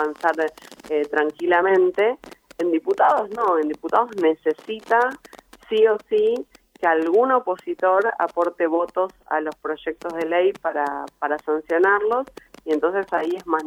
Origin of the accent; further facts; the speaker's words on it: Lomas de Zamora, Buenos Aires Province, Argentina; Yo crecí en una casa con mucha militancia política. Yo soy de Lomas de Zamora, del conurbano bonaerense sur.